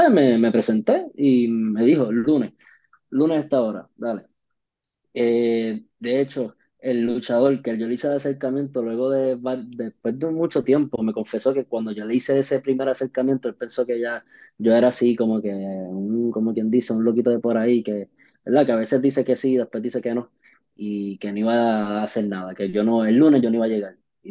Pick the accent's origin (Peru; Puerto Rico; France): Puerto Rico; Arroyo; now in Ponce, Puerto Rico; la primera vez fue yo de niño allá en el pueblo, en mi pueblo, en Arroyo, en una cancha cerquita de donde, ¿verdad? Donde vivo, donde crecí y donde vivía, ¿verdad? Porque actualmente estoy en Ponce